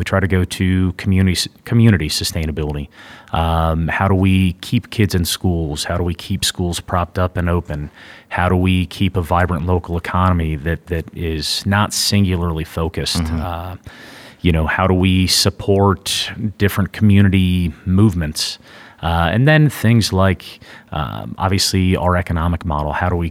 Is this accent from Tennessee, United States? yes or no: no; Pennsylvania, United States; now in Colby, United States; So I was born and raised in northeastern Pennsylvania.